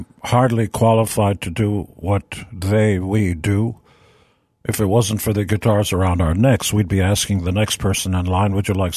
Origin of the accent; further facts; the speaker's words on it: Israel; now in United States; So when I grew up in Israel, those first few years, it was nothing. There was no infrastructure, no roads, So you had to figure it out for yourself.